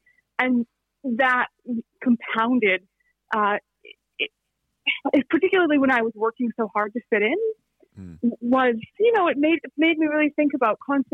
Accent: Canada; Like back living in Canada, growing up in Canada, we didn't have, you know, a lot of history outside of sort of modern European history.

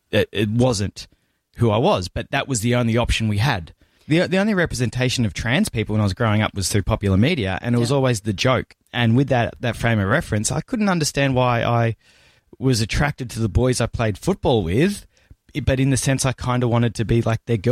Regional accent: Jerilderie, New South Wales, Australia; also born or lived in Melbourne; my family moved around a lot until 1989. We settled in a town called Drildery in southern New South Wales in the Riverina. And I lived there up until I was 17, and then I moved to Melbourne to go to university.

